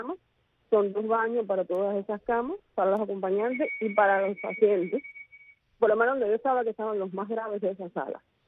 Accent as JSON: {"language": "Spanish", "country": "Cuba", "said": "cómo somos los cubanos"}